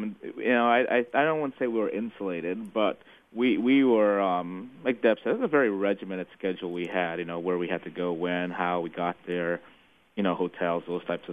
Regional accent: Muscatine, Iowa, United States; I grew up in Muscatine. This is 33 years for me in Muscatine, so I was a little boy. I grew up in Muscatine, so I know what we have.

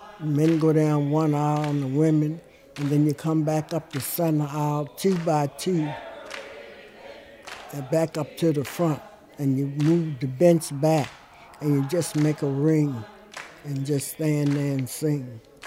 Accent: Baltimore, Maryland, United States; born there; I am 86 years old. I was born in Baltimore, Maryland in 1925, August the 6th.

